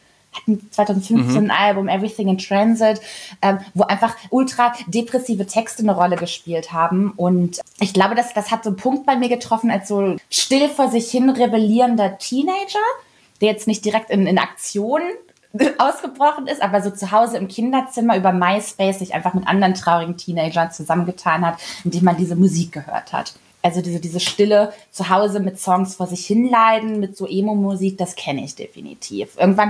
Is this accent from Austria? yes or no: no; Kassel, Hesse, Germany; ich komme ja aus Kassel